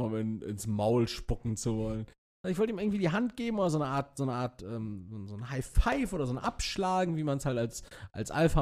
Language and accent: German; Castrop-Rauxel, North Rhine-Westphalia, Germany; Ich war in Castrop-Rauxel, meiner Heimatstadt.